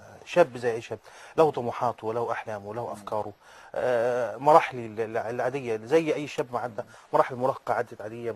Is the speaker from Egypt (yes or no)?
yes; Egypt; وده المثل العام اللي عندنا في مصر يقول لك الممنوع مرغوب